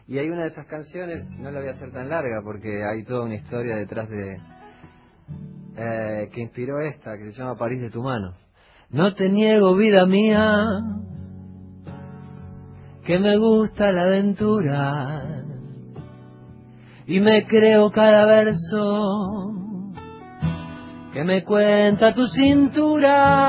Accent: Concordia, Entre Ríos, Argentina; Yo me crié en Concordia. Y en las afueras, cerca de donde yo vivía

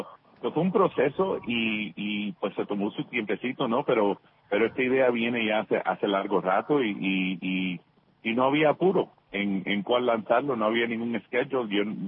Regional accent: Miami, Florida, United States; yo me crié en Miami, que es una ciudad muy internacional

